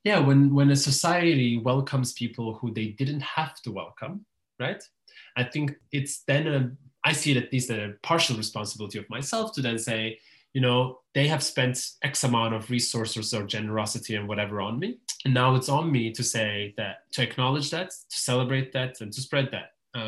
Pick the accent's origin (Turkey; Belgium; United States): Turkey; Istanbul; when people ask me, I gladly say I'm from Istanbul, I'm Turkish. And then sometimes as a nuance, I'll add that I'm from the Jewish minority or from the Jewish community